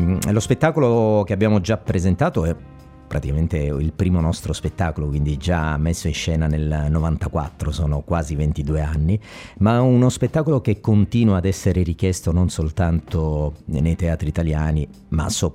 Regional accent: Sicily, Italy; Devo dire, noi siamo siciliani, si capisce sicuramente.

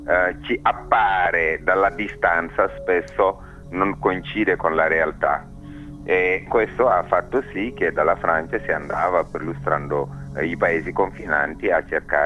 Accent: Senegal; Italian is a second language; now in Italy; dal Senegal. Sono senegalese e vivo e lavoro in Italia ormai da 15 anni, quindi posso affermare di essermi gradevolmente italianizzato.

